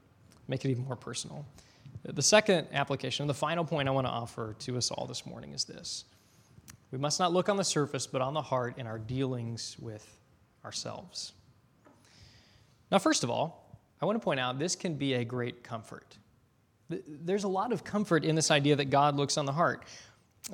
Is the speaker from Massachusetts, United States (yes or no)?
no; Sycamore, Illinois, United States; Well, I'm from Sycamore.